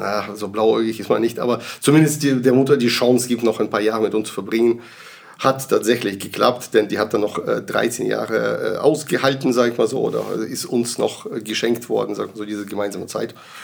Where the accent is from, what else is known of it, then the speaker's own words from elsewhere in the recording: Omsk, Omsk Oblast, Russia; German is a second language; now in Germany; Also nach Deutschland bin ich im Januar 1995 gekommen mit meiner Familie. Ja, was dahinter steckt, wir sind halt die typischen Russland-Deutsche